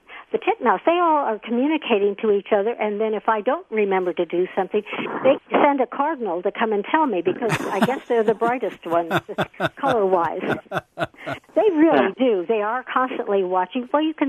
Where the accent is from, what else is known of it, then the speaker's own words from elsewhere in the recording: Chicago, Illinois, United States; born there; accent: Midwestern; I was born in Chicago, so every once in a while you'll hear a Midwestern something from me, but I've lived many places, but I'm Midwesterner at heart.